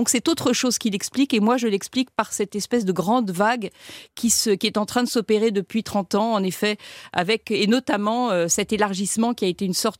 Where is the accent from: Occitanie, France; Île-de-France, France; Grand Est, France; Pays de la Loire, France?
Île-de-France, France; Paris; Je me sens peut-être d'abord européenne, ensuite parisienne, puisque c'est là où j'ai grandi et j'ai été élevée. Et j'ai des origines belges, comme mon nom l'indique, des origines flamandes.